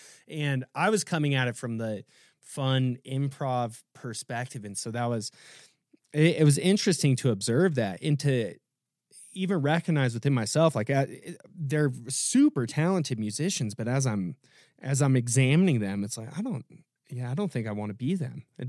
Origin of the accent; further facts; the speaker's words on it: Iowa, United States; Cause I'm originally from Iowa. So Iowa and the University of Maryland, they played each other.